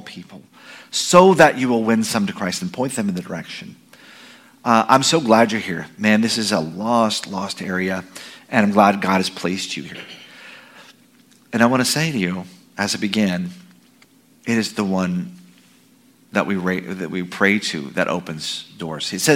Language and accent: English; California, United States; Yeah, I'm from here. I'm from Sonoma County.